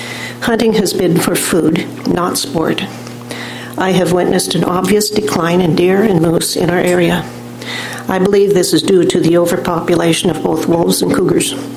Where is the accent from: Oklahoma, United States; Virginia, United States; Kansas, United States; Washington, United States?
Washington, United States; I'm both from Lincoln and Stevens counties.